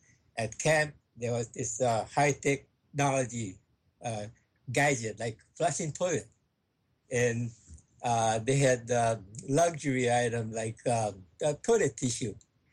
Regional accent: Florin, California, United States; I was born and raised in Florian, that's a suburb, I mean, not suburb, but rural area near Sacramento.

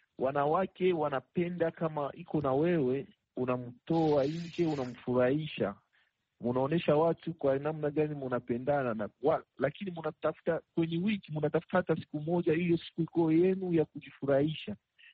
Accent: Eastern Congo, DR Congo; mimi naishi na nilikomala kwenye East ya Congo, nimezaliwa East ya Congo na huko tunasema Swahili.

